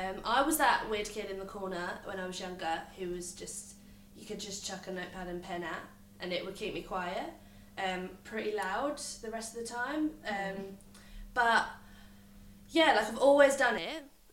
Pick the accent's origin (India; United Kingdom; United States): United Kingdom; Romford, London; I am from Romford, guys. I tend to mumble, but don't judge me.